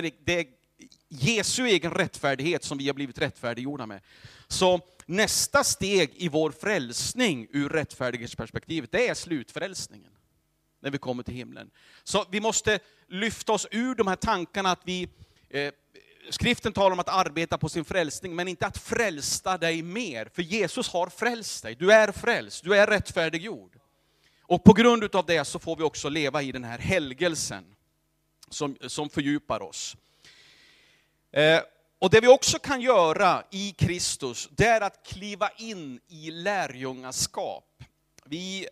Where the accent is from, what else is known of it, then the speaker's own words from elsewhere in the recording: Runemo, Gävleborg County, Sweden; Jag har mina rötter i Edsbyn. Och jag är uppväxt i Betelförsamlingen i Runemo.